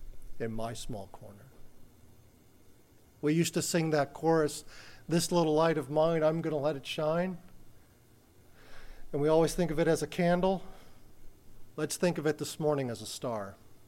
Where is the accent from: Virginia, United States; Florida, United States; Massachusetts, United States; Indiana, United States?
Florida, United States; Miami; I grew up in Miami, Florida, and in Miami, Florida at night, the street lights are very bright